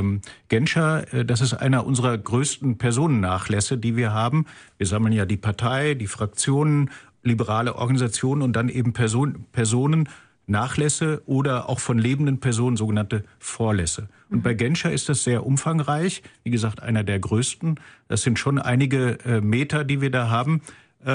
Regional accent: North Rhine-Westphalia, Germany; dass er 11 Kilometer von meinem Heimatdorf in Ostwestfalen entfernt ist, groß geworden ist

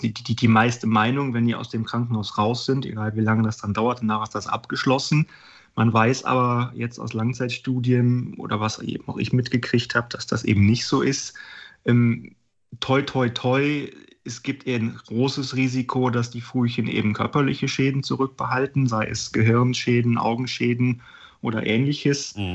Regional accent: Hilden, North Rhine-Westphalia, Germany; born there; Also ich bin in Hilden geboren und dann mit dem Rettungswagen zur Kinderintensivstation nach Wuppertal transportiert worden.

